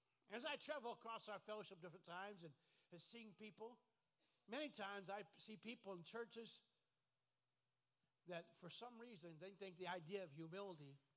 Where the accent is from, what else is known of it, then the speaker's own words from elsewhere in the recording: Toledo, Ohio, United States; born there; I'm from originally from First Apostolic Church in Toledo, and I was born on Jackman Road, 3864 Jackman Road.